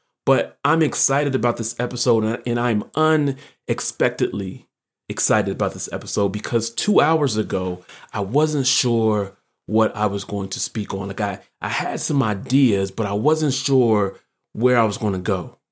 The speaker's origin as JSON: {"language": "English", "region": "Ohio", "country": "United States", "tie": "born or raised there", "said": "growing up in Ohio, where I grew up"}